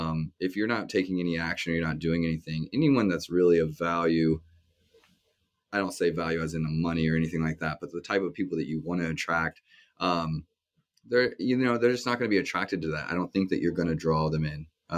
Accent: Kansas City, Missouri, United States; And here in Kansas City, local pride is super strong, and you'll just see a lot of Kansas Cityans wearing Kansas City shirts. And, you know, we're proud about where we are in our hometown, our sports teams.

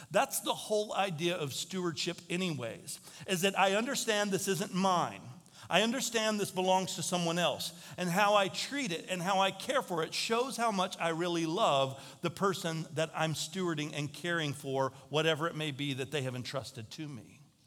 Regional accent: United States; I'm an adult. I'm an American.

